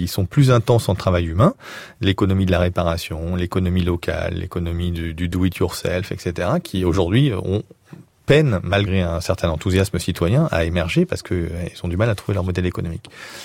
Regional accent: France; la France parce que je suis français

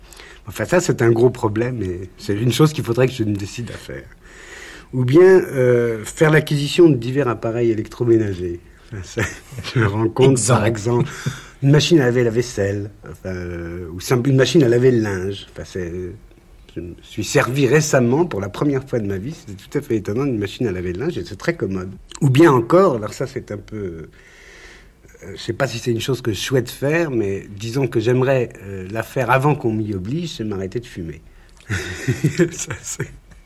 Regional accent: Paris, Île-de-France, France; depuis que je suis parisien, c'est-à-dire depuis ma naissance

